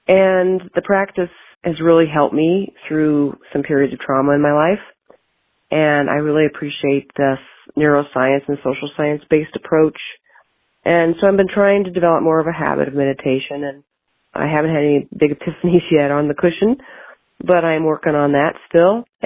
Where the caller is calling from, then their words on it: Montana, United States; I'm calling from Montana.